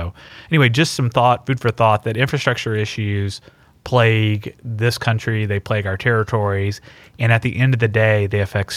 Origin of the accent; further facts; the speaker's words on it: Mississippi, United States; also in my home state of Mississippi, in Jackson, Mississippi, our capital city